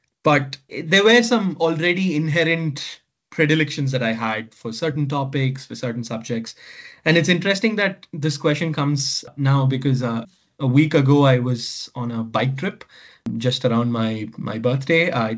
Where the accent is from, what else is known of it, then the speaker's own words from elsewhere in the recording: Chennai, Tamil Nadu, India; I was born and raised in Chennai, you know, the city that both you and I come from.